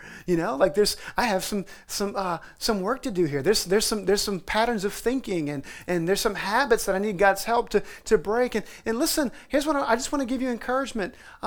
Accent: New Orleans, Louisiana, United States; I grew up in New Orleans, every now and then it kicks in.

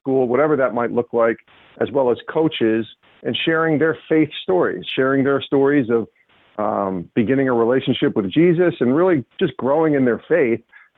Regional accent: Albany, New York, United States; You know, I grew up in Albany, New York, a little town outside of Albany

